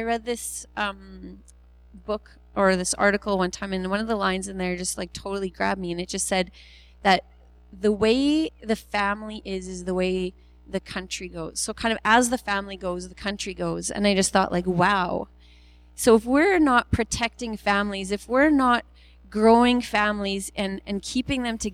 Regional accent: Rosenort, Manitoba, Canada; I'm from Manitoba. I grew up in southern Manitoba, and in Rosenort is where I was born and spent most of my life.

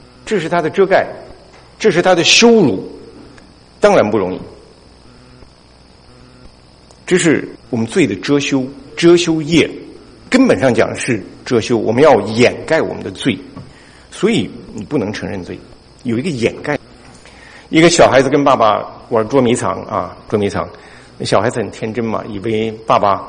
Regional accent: China; 我们中国人是很讲面子的

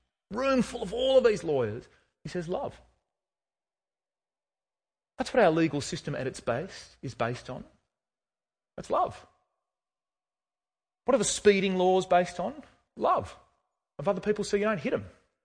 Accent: Tasmania, Australia; I was a boy from Tassie.

